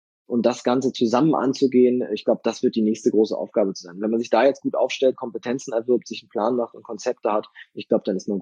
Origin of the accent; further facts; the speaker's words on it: Northern Germany, Germany; Ich komme ja auch aus dem Norden.